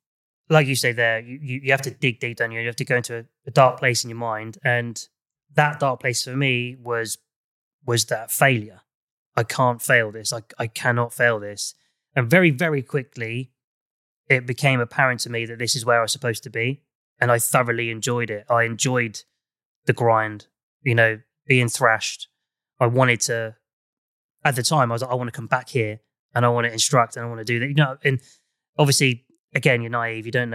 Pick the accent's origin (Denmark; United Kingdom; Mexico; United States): United Kingdom; Andover, South East England; I was Andover. So literally around the corner for me, really.